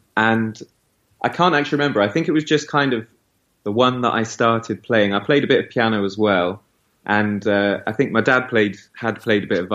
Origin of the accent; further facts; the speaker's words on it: Cardiff, Wales, United Kingdom; grew up in Cardiff as well.